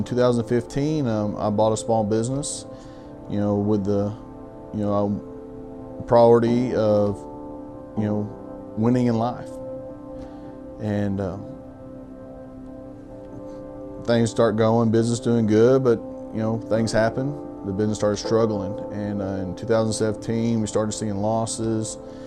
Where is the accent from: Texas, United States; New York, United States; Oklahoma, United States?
Texas, United States; Big Sandy; I'm 32 years old, born and raised in Big Sandy, Texas. I have three children, one boy and two girls. Growing up in East Texas, a lot of the normal stuff that kids do, hunting, fishing, my true love of sports.